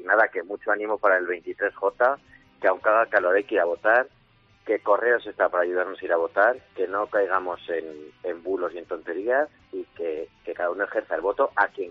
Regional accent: Casetas, Aragon, Spain; todos los que somos de Casetas, Utebo y alrededores

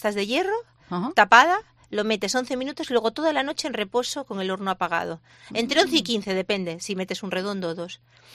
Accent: Galicia, Spain; Además, como los gallegos, tenemos unos. Como tenemos muy buen producto, nuestra cocina es muy sencilla

